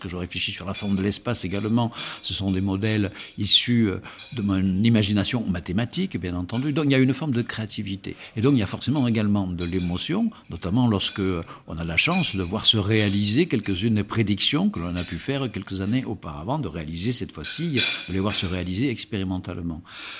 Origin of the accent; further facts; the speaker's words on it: Provence-Alpes-Côte d'Azur, France; Alors, comme je suis né et vécu toute mon enfance en Provence, sous un beau ciel, effectivement, très clair et très pur